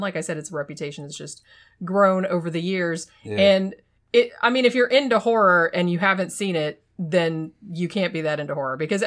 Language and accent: English; Daytona Beach, Florida, United States; I grew up in Daytona Beach, Florida, and we had one drive-in theater left.